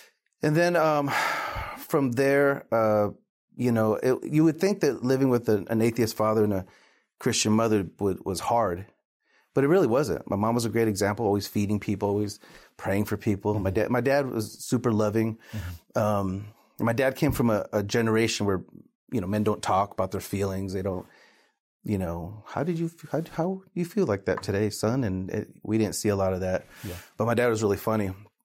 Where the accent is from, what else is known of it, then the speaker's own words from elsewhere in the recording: Tecumseh, Michigan, United States; born there; So I was born in Michigan in a really small town called Tecumseh, Michigan, not far from here.